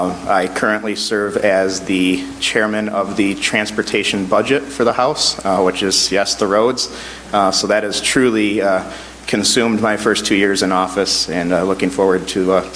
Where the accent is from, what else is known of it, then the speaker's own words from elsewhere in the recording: Croswell, Michigan, United States; now in Port Huron, United States; I'm born and raised in the Sanilac portion of the district from Croswell, Croslex grad, and have been in the city of Port Huron for the last 13 years now.